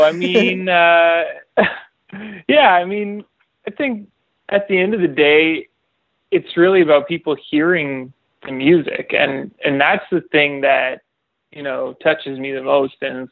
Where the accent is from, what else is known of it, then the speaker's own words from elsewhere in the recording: Toronto, Ontario, Canada; the release show we did in Toronto is kind of my hometown show, and that was really special.